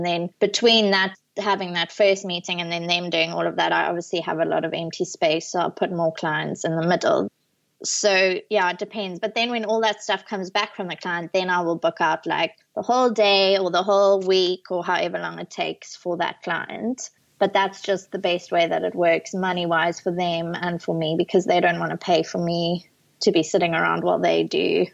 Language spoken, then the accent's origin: English; Zimbabwe; also born or lived in Cape Town, South Africa; now in United Kingdom; So I'm originally from Zimbabwe, hence the accent. So I grew up in Zimbabwe. I went to junior school there and high school there. And then I studied in South Africa in Cape Town